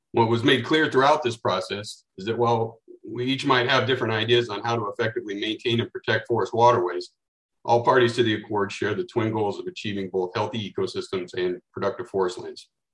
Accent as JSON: {"language": "English", "region": "Oregon", "country": "United States", "tie": "born or raised there", "said": "I grew up in Eastern Oregon during the 90s, and I witnessed what casual natural resource policy can do to rural communities."}